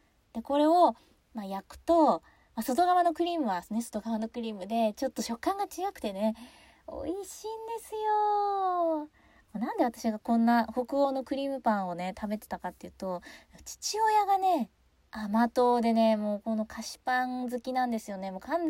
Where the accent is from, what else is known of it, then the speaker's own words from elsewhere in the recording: Sapporo, Hokkaido, Japan; 札幌に、私札幌出身なんですけど